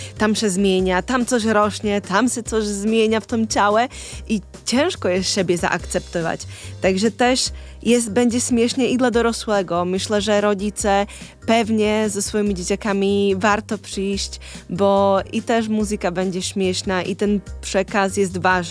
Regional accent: Slovakia; Polish is a second language; Ja jestem z miejsca, ze Słowacji i rodzona w Czechosłowacji i mam ten swój taki czechosłowacki humor

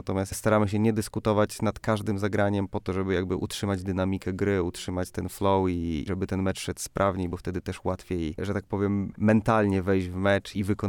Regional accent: Olsztyn, Warmian-Masurian Voivodeship, Poland; now in Tricity, Poland; Pochodzę z Olsztyna i w zasadzie tutaj nigdy nie miałem okazji spróbować curlingu. Przez całą swoją młodość praktycznie trenowałem piłkę nożną w Warmii Olsztyn i z curlingiem dopiero zetknąłem się po wyjeździe z Olsztyna do Trójmiasta.

